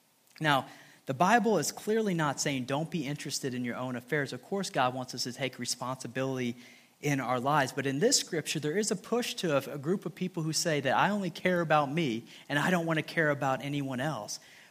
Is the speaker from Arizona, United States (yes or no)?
no; Rantoul, Illinois, United States; there was a large group of guys that I would hang out with in my hometown of Rantoul.